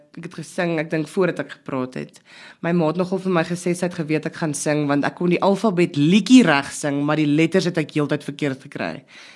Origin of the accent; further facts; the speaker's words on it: Benoni, Gauteng, South Africa; Ek het in Benoni groot geword.